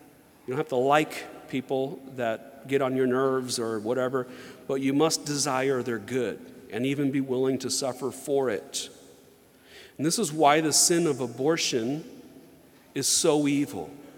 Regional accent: the South, United States; I grew up in the South, and many of my friends were Protestant

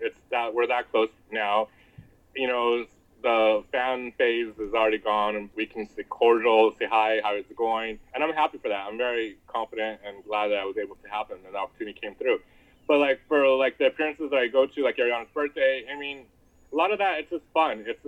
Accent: Albuquerque, New Mexico, United States; So I come from Albuquerque, New Mexico. I did hair out there, and I still do hair out there. I go back and forth from LA to Albuquerque once a month.

